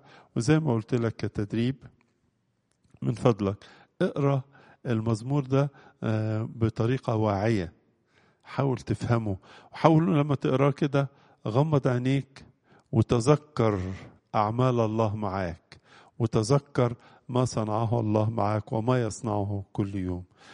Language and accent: Arabic; Egypt; إن بلادنا مصر بالذات